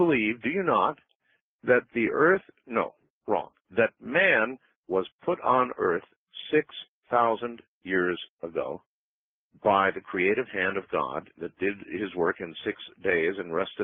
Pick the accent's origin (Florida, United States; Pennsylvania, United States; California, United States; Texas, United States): Texas, United States; now in Littleton, United States; We are originally from Texas, and I was ordained there.